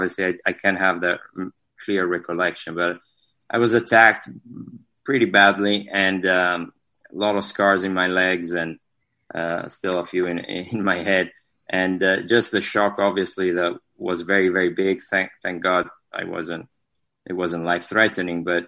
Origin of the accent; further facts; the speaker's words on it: Italy; now in United States; But I was born and raised in Italy, moved to the U.S. 15 years ago with a big liquor business.